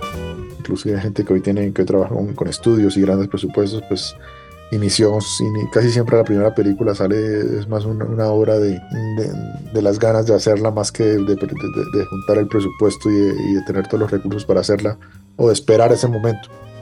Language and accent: Spanish; Colombia; cuando yo estaba creciendo y formándome, pues en Colombia era visto como una utopía